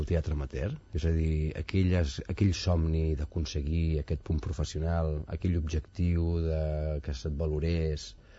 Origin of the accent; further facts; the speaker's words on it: Badalona, Catalonia, Spain; Som de Badalona, però...